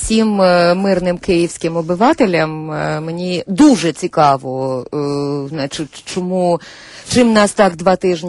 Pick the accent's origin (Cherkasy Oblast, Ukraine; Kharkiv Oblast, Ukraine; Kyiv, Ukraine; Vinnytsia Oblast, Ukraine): Kyiv, Ukraine; Я от як киянка можу сказати, що близько трьох днів ми живемо в такому все-таки обложному режимі